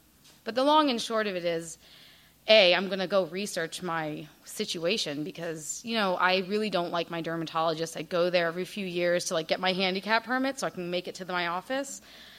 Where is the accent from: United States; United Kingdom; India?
India; And it's important that you know that I'm Indian, because India is like on somewhere near the equatorial, whatever.